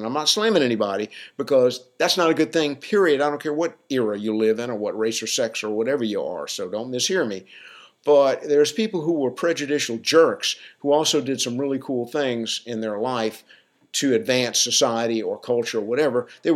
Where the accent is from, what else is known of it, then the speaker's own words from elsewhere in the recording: the South, United States; And I'm from the South, so I can slam it all I want.